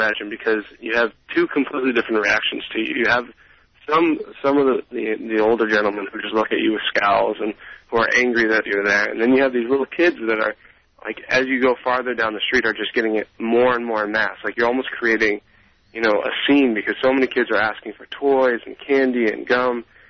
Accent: Los Angeles, California, United States; I'm from Los Angeles, but I went to Berkeley.

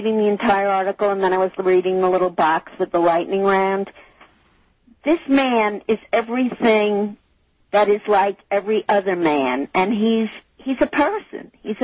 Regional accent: Hempstead, New York, United States; I grew up on Long Island in Hempstead, New York, and I went to a high school that was like 60 white, 40 black.

